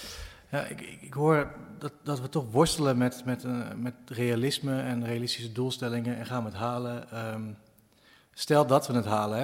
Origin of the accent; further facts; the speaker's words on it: Flevoland, Netherlands; Ik kom uit de Flevopolder, ik ben er niet op tegen.